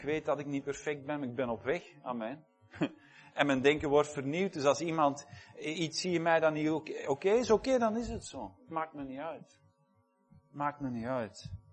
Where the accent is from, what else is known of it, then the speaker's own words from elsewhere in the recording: Belgium; Wij doen dat niet, wij zijn Belgen, we zijn goed opgevoed